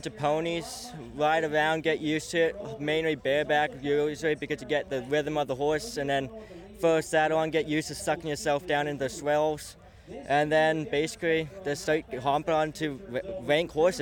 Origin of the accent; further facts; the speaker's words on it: Smithers, British Columbia, Canada; now in Houston, United States; I'm from Smithers, BC. I've recently moved to Houston.